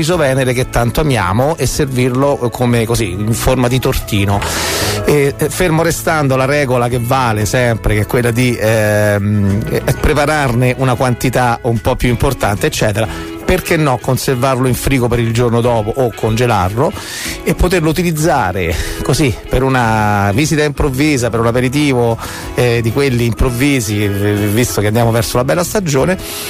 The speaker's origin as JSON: {"language": "Italian", "region": "Emilia-Romagna", "country": "Italy", "said": "da vera romagnola"}